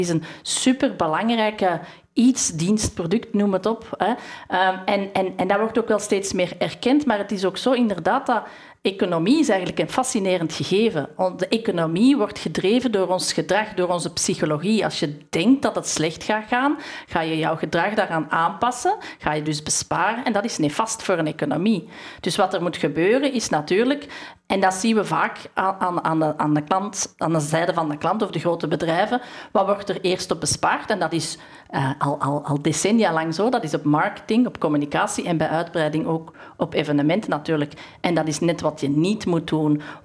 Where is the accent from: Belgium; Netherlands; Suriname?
Belgium; Dat is eigenlijk ook een van onze culturele values van als Belg zijnde.